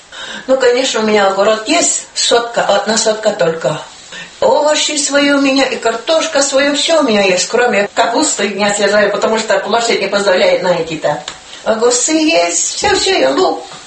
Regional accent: Korino, Russia; Работала всю жизнь в Коринской больнице поваром. 50 лет. Родилась в Корино, жила в Корино, замуж вышла в Корино

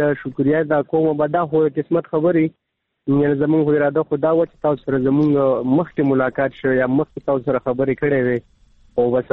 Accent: Peshawar, Khyber Pakhtunkhwa, Pakistan; زه خو خپل د پیښور اوسیدونکی وم

